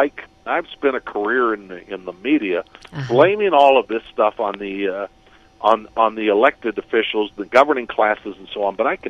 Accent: Flagstaff, Arizona, United States; when I was a kid and growing up in Flagstaff, Arizona

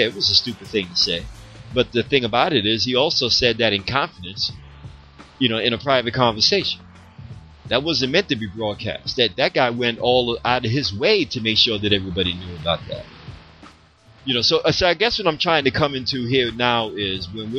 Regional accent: Philadelphia, Pennsylvania, United States; I'm from the East Coast, from Philly.

